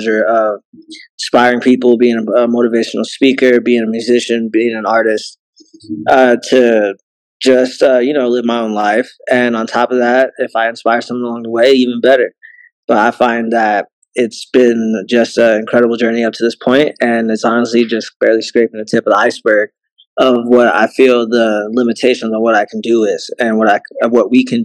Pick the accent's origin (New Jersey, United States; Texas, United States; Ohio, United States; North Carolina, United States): Ohio, United States; Canton; I'm from Canton, Ohio.